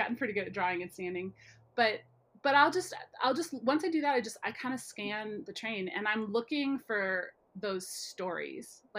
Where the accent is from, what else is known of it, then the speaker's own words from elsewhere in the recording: Midwest, United States; especially being like a Midwesterner, right.